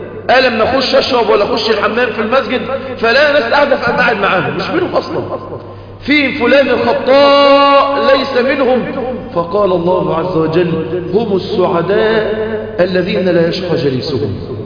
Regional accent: Mansoura, Dakahlia, Egypt; أنا من المنصورة

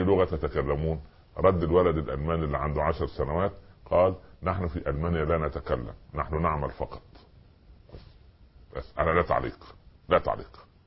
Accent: Upper Egypt, Egypt; في بداية الستينات لما نزل التلفزيون عندنا في الصعيد

